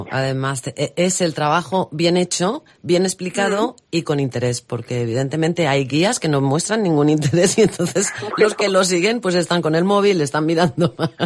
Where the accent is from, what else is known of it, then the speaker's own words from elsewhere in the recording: Valencia, Valencian Community, Spain; yo soy de Valencia